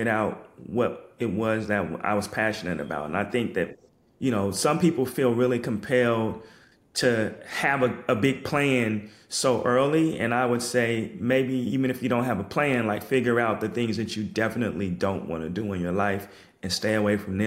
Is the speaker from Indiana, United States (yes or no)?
no; Oregon, United States; jogging as a pastime came out of Oregon, which is my home state